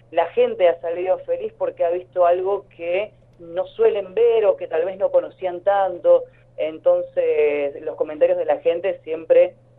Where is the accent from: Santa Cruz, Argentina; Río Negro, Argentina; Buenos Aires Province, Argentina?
Santa Cruz, Argentina; Río Gallegos; also born or lived in Córdoba; yo hace ya varios años me fui a Córdoba a estudiar y en mi regreso aquí a mi ciudad natal, a Río Gallegos, el año pasado